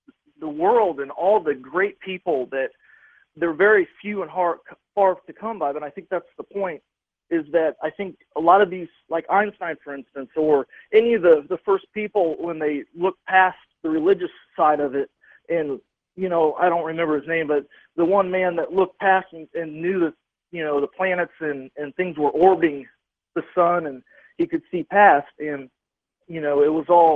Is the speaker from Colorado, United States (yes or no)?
no; Mooresville, Indiana, United States; I went to two. I went to Mooresville and I went to Center Grove High School.